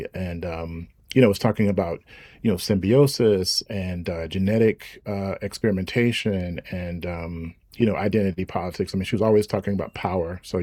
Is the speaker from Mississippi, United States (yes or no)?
yes; Mississippi, United States; you know, I'm from Mississippi, so and I grew up with the blues, and I grew up in those spaces and gyp joints and things of that nature